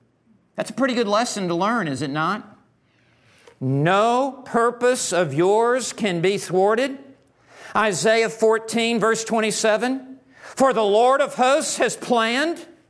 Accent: Memphis, Tennessee, United States; When I went off to college a million years ago, I grew up in Memphis, Tennessee.

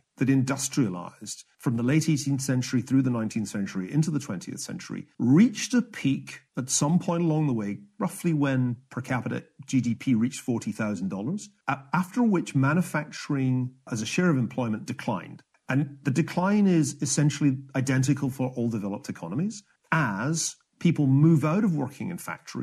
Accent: Scotland, United Kingdom; I grew up in Scotland, which industrialized before most countries.

